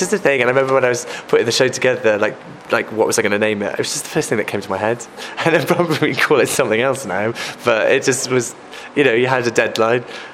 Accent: Llanidloes, Wales, United Kingdom; I'll do a show about my hometown of Llanidloes

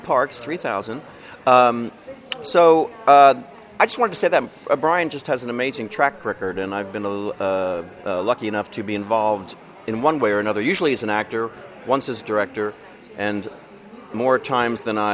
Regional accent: United States; And I'm American.

